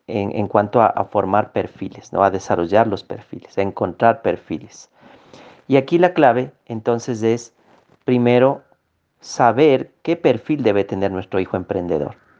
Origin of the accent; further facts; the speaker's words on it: Ecuador; Yo tuve la oportunidad hace algunos años, en mi país de Ecuador, ser contratado para dictar a nivel nacional